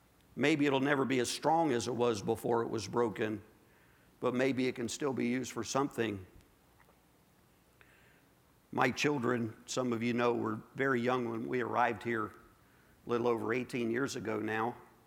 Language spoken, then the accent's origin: English; Maryland, United States; I grew up in Maryland. Everybody was, you know, crazy fanatical Redskin fans or University of Maryland Terrapins, that kind of thing.